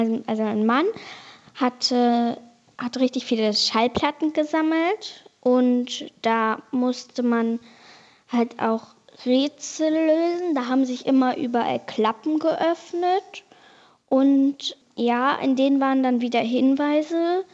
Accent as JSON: {"language": "German", "town": "Wiekenberg", "region": "Lower Saxony", "country": "Germany", "said": "Ich komme aus Wiekenberg, das liegt im Landkreis Celle."}